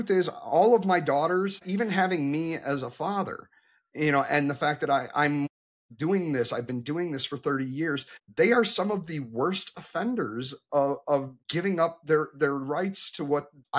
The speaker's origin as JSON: {"language": "English", "town": "Detroit", "region": "Michigan", "country": "United States", "tie": "born or raised there", "said": "Growing up in Detroit, we all loved turning 18 because we have the bridge and the tunnel."}